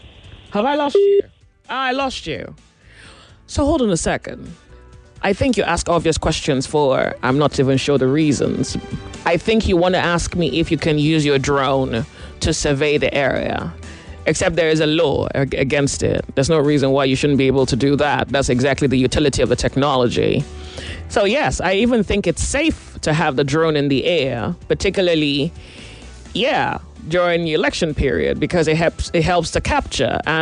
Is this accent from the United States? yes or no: no; Nigeria; At this point now, I even need to figure out whether I'm still a Nigerian.